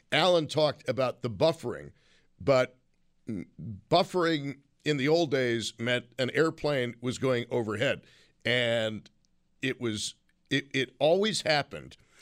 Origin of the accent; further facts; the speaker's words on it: Tonawanda, New York, United States; growing up in Tonawanda early on a Saturday morning